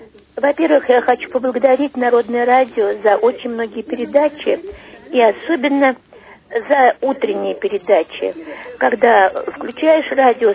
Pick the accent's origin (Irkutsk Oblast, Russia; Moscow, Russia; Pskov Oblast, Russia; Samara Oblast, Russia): Moscow, Russia; Я сама москвичка